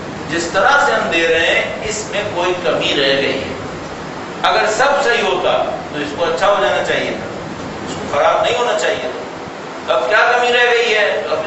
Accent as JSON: {"language": "Urdu", "town": "Karachi", "region": "Sindh", "country": "Pakistan", "said": "دوسرا پوائنٹ جس کے اوپر ہم نے اصرار کیا وہ یہ تھا کہ ہمارا تعلق کراچی سے ہے، اس کی مثال بھی دیتا چل."}